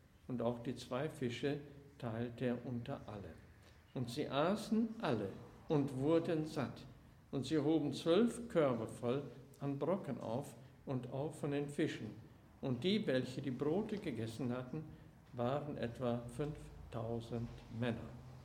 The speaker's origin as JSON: {"language": "German", "town": "Emsdetten", "region": "North Rhine-Westphalia", "country": "Germany", "tie": "born or raised there", "lives_now": "Gummersbach, Germany", "said": "Dass es inzwischen nicht mehr so ist in Emstetten, aber das drückt etwas aus, wo ich aufgewachsen bin und ich glaube, hatte ich schon mal einen Abend gehalten über meinen Weg aus dem Katholizismus und ich wohne ja in Gummersbach"}